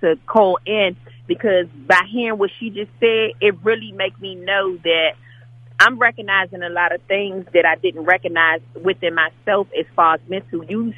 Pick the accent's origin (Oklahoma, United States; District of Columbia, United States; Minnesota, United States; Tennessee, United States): District of Columbia, United States; Washington; now in Montgomery County, United States; I live in Montgomery County now, but I grew up in Washington, D.C., Southeast.